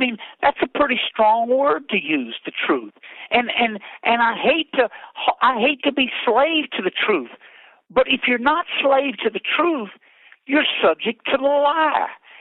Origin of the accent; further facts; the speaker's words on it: Louisiana, United States; I'm from Louisiana, and I watched LSU and Alabama play the other night.